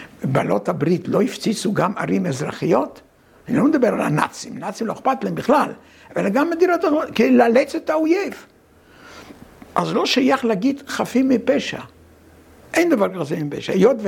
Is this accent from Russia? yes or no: yes; Russia; אני בילדותי הייתי ברוסיה הסובייטית